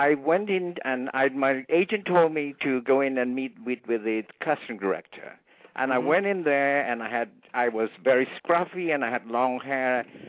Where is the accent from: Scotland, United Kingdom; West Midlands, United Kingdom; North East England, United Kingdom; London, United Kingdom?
London, United Kingdom; I come from London, and there was a screening in London